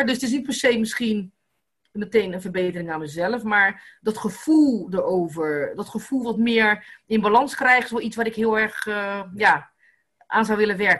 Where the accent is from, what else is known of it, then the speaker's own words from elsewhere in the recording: Netherlands; born there; Ik ben in Nederland geboren. Ik ben meertalig, weet je. Ik spreek Nederlands, Caribisch, Portugees, ben op les geweest. Ik spreek Frans, ik spreek Engels.